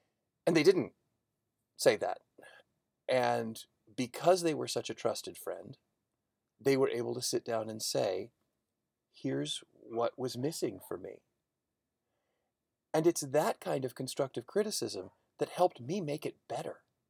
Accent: Chicago, Illinois, United States; I grew up in Chicago. Most of my friends were Jewish. So that's why I use the word tuchus.

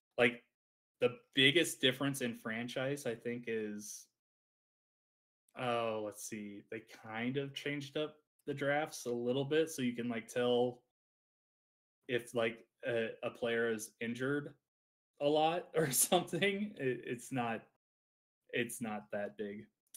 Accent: Iowa, United States; Growing up in Iowa, there's not a lot of people that, at least where I grew up, Not a lot of people were into that kind of stuff

